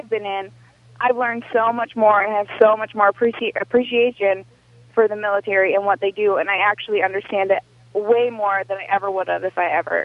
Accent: Maine, United States; now in Hawaii, United States; and I'm from the East Coast. I'm from Maine.

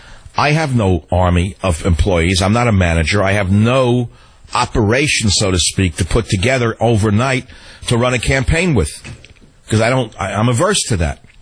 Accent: San Francisco, California, United States; KSFO in my hometown of San Fran.

